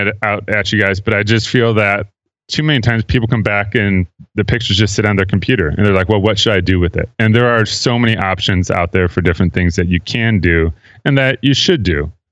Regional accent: Illinois, United States; I grew up near Chicago, so I love Chicago. It's kind of my home away from home.

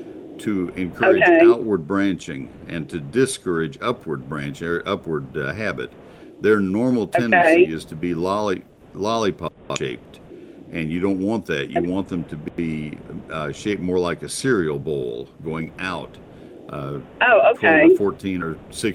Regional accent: College Station, Texas, United States; now in McKinney, United States; I grew up in Bryan, College Station. Grew up in College Station, but I live in McKinney, north of Dallas.

